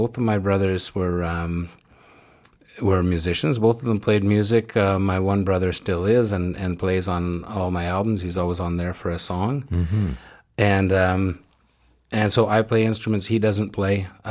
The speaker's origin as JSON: {"language": "English", "town": "Peterborough", "region": "Ontario", "country": "Canada", "tie": "born or raised there", "said": "I was born in Peterborough, Ontario."}